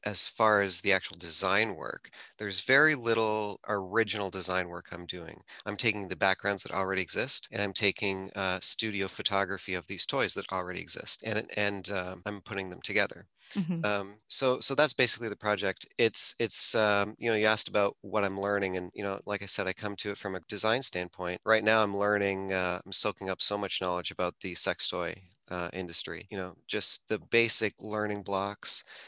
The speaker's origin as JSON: {"language": "English", "town": "Toronto", "region": "Ontario", "country": "Canada", "said": "I'm from the Toronto area, and they're from the Southern Ontario area as well."}